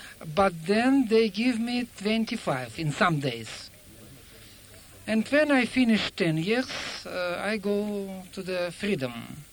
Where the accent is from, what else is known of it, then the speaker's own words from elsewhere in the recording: Russia; English is a second language; moved away; I came from Russia. Excuse, please, my English, because I learn English only in Russia prison.